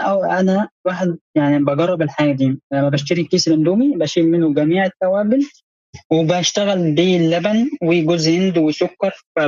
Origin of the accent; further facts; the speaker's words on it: Egypt; يعني هتكلم عن نقطة مهمة جداً في عندنا في مصر